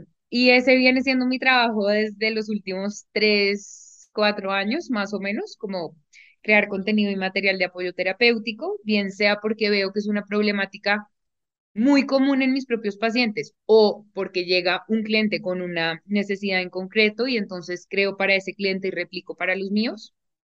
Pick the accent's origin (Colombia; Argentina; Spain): Colombia; tú sabes cómo somos los colombianos.